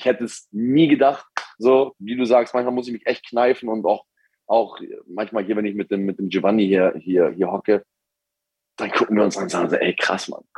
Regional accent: Hamburg, Germany; ich komme aus Hamburg.

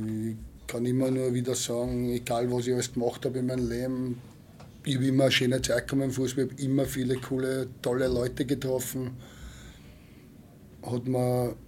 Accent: Vienna, Austria; ich bin ein Wiener Bur

